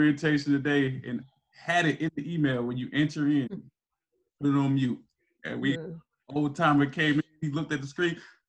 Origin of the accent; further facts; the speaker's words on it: North Carolina, United States; because we're from North Carolina, and so we grew up. You got to pick Carolina, you got to pick Duke.